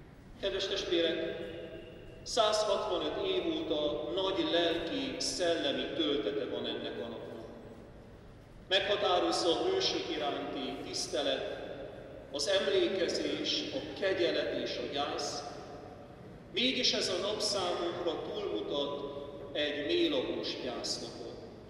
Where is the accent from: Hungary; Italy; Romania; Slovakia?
Romania; Arad, Arad County; Arad szülővárosunk vallási és nemzeti szempontból is szorvány.